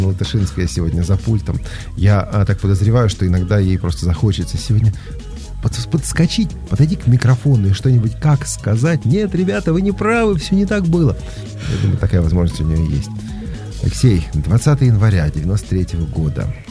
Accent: Saint Petersburg, Russia; born there; я не был питерцем, но я родился в Санкт-Петербурге, в Ленинграде тогда еще. У нас родственники жили и живут в Питере.

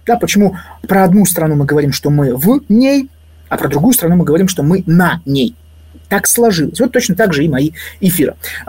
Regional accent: Saint Petersburg, Russia; Я сам родился в Ленинграде, жил очень долгое время, почти всю свою жизнь в Санкт-Петербурге. Сейчас я нахожусь в другом городе, несущественно в каком, но, в общем, родом я из Петербурга.

